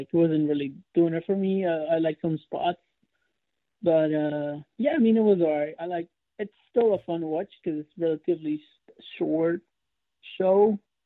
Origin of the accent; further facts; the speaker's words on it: Peru; now in United States; I personally, growing up, I was born in Peru, so like growing up with like the Spanish commentators, for example.